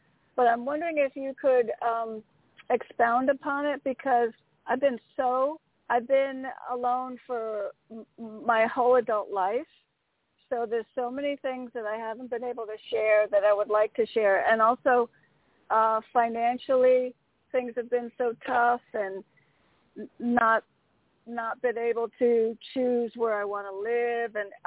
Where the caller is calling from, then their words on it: Connecticut, United States; from Connecticut.